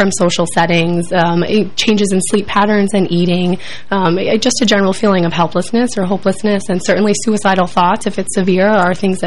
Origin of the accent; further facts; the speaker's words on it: Palmyra, New Jersey, United States; I'm from South Jersey, from a little town called Palmyra.